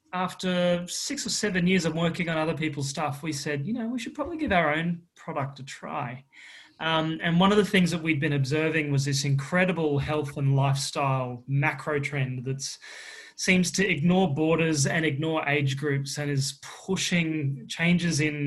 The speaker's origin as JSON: {"language": "English", "region": "Queensland", "country": "Australia", "accent": "Australian", "said": "myself and my co-founder, Carl, we're both from Queensland"}